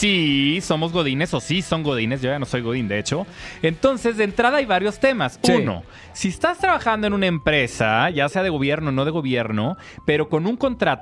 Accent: Mexico; como mexicanos

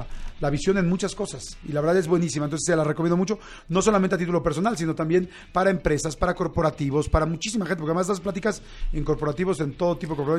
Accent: Mexico; Somos increíbles los mexicanos.

